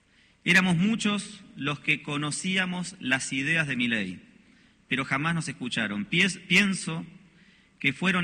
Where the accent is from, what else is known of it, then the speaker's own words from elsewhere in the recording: Hurlingham, Buenos Aires Province, Argentina; also born or lived in Ramos Mejía; nací aquí en la ciudad de Buenos Aires en 1978 y me crié en Hurlingham y Ramos Mejía, zona oeste del Gran Buenos Aires. Tengo 47 años y soy padre de 3 hijos.